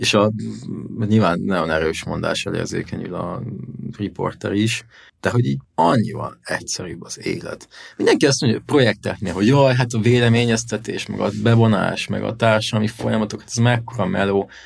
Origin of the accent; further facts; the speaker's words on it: Budapest, Hungary; also born or lived in Óbuda; Én Óbudán születtem, a Margit kórházban, egy erzsébetvárosi bérlakásban kezdtem, és aztán 2 éves korom óta a százados negyedben nőttem fel, és akkor nyilván így Józsefvárosban is egyébként sok helyen megfordultunk, a 10 éves koromban a Népszínház utcán egészen sokat